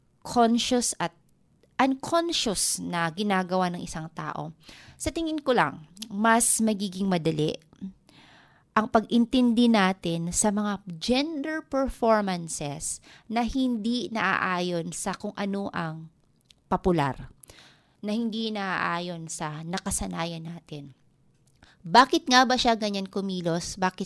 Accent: Eastern Visayas, Philippines; first language Waray; Tagalog is a second language; Dahil nga meron akong dialect, waray ako, napakadali sa akin na mag-shift ng lingwahe.

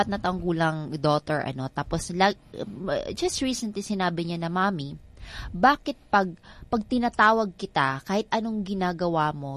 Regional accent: Eastern Visayas, Philippines; accent: Waray; Sa waray-waray kasi ako, harin ang tawag.

